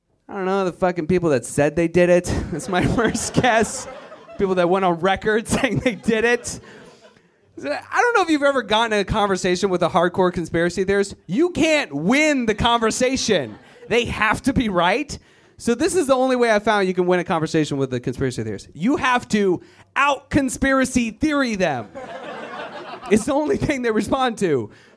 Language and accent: English; Virginia, United States; moved away; I am originally from Virginia, white power. It's a it's a terrible place full of terrible people. I'm glad I left, but I gotta go back.